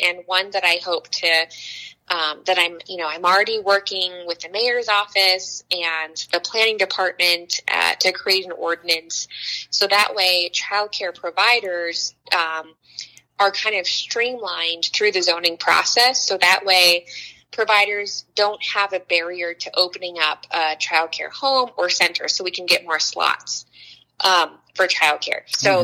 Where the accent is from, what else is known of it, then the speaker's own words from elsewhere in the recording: Pueblo, Colorado, United States; I think a lot of people here who are who are born and bred in Pueblo and who live here a long time, we are the ones who kind of perpetuate that negative stereotype about our town.